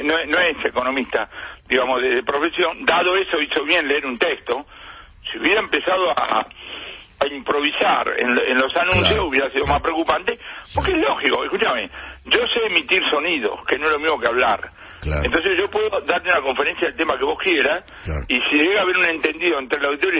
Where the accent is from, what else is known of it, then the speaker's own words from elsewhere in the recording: Argentina; que somos los argentinos